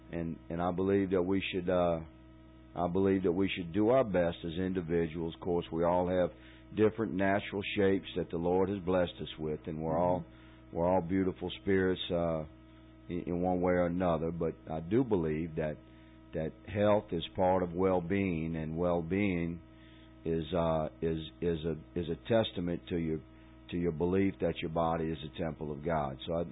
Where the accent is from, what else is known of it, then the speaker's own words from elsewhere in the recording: New Orleans, Louisiana, United States; now in St. Landry Parish, United States; I've lived in St. Landry Parish since 2002, and Acadiana is my home, South Louisiana. I'm born and raised. All my life, I'm 55 years old, but I'm actually an Irish boy from New Orleans.